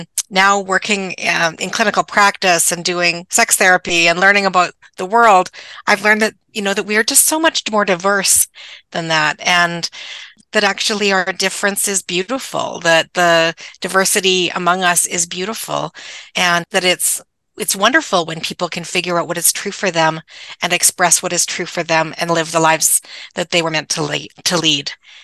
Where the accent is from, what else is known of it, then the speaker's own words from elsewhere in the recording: Edmonton, Alberta, Canada; I grew up here in Edmonton. And I've been sort of out and involved in queer community organizing in Edmonton for 30 years.